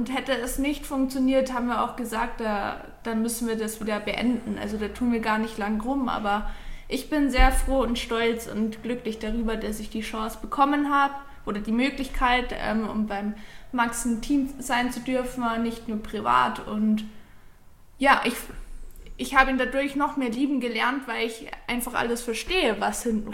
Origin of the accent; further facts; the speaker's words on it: Bad Tölz, Bavaria, Germany; komme auch von Bad Tölz, also ich wohne ganz in der Nähe von Max.